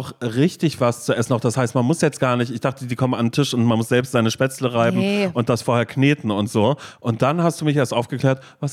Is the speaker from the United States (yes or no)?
yes; United States; weil ich komme aus Amerika